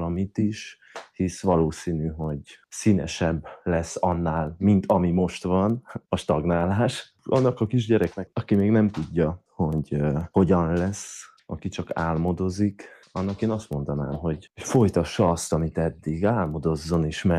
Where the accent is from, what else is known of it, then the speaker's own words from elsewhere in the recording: Transylvania, Romania; valószínű, hogy az, hogy én Erdélyből jövök